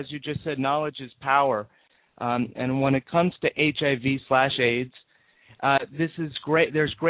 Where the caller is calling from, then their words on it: Miami, Florida, United States; I'm calling from Miami.